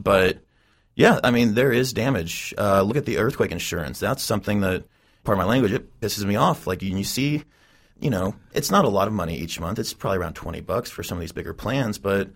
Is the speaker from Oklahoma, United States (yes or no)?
yes; Oklahoma City, Oklahoma, United States; Well, first of all, I grew up in Oklahoma City, in the Oklahoma City area. I went to school in Norman for my undergrad and master's.